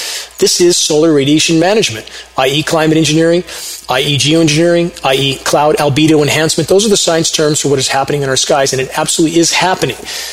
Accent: Upland, California, United States; It's every bit as filthy as the smog capital of the world where I grew up in Upland, California in the 70s.

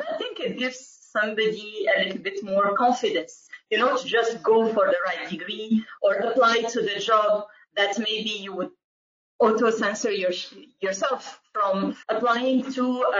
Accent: Morocco; I grew up in Morocco.

